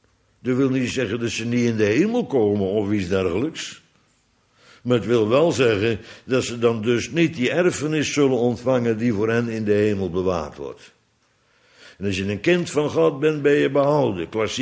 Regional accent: Bodegraven, South Holland, Netherlands; Ik weet nog van vroeger, waar ik opgegroeid ben in Bodegraven

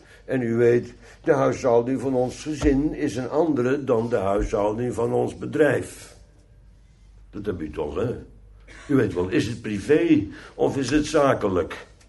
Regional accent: Netherlands; Ik ben een Nederlander, dus ja, wij klagen allemaal wel eens.

